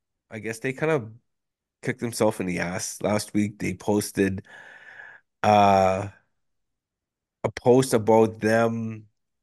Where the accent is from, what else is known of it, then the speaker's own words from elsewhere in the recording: Moosonee, Ontario, Canada; I've known this guy for pretty much my whole life growing up in Moosonee Moose Factory